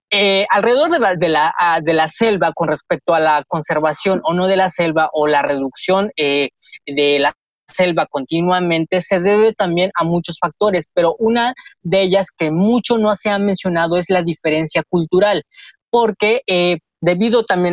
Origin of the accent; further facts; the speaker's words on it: Mexico; compartirlo y enamorarnos más de nuestra cultura como mexicanos.